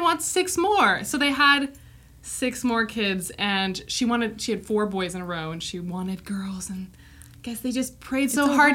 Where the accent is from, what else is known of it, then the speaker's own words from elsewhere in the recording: Missoula, Montana, United States; So we grew up in Montana as well. I don't think we mentioned